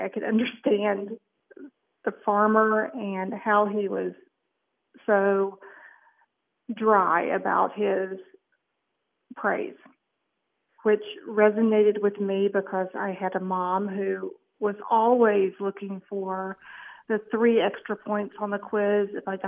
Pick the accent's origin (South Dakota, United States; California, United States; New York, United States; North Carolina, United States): North Carolina, United States; Raleigh; I am from Raleigh, North Carolina.